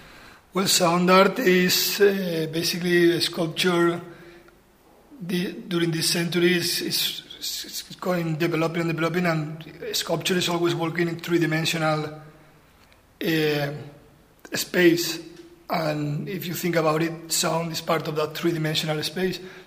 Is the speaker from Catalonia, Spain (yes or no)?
no; Valencia, Valencian Community, Spain; moved away as an adult; now in Limerick, Ireland; I'm 30 now. I'm from Spain, from Valencia originally. And I came here to Ireland 4 years ago, and I did all my portfolio course and everything in Cork, and then I came here to Limerick to do my diploma in fine arts.